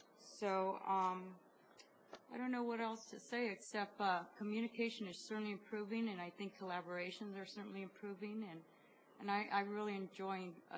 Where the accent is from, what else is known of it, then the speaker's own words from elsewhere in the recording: California, United States; Like Maria mentioned, I came from Santa Barbara County